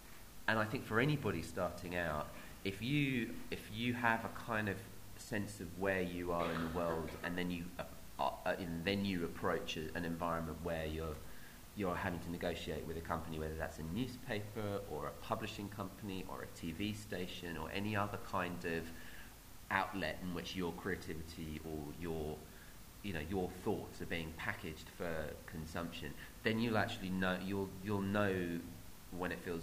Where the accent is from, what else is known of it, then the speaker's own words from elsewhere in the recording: East of England, United Kingdom; I grew up in Essex in the 1980s